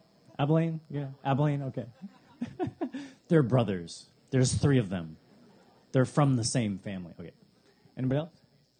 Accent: Canada; also born or lived in Chicago / Detroit; I moved from Chicago and then Detroit. And he's like, no. Where are you from? And I go, okay, you're right. That's true. I'm Canadian.

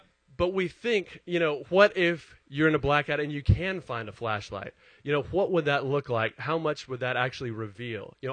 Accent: Dallas, Texas, United States; now in Austin, United States; I'm originally from Dallas and I moved down here in about 2003.

